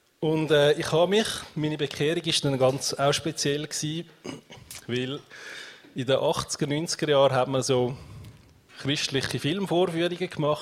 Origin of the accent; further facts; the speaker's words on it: Wetzikon, Zurich, Switzerland; ich bin in Wetzikon aufgewachsen.